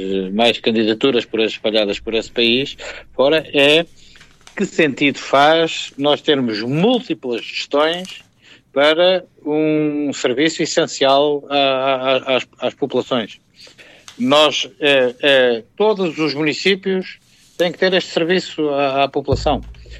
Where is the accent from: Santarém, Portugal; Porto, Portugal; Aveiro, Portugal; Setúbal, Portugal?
Santarém, Portugal; Salvaterra de Magos; Eu sou de Salvaterra de Magos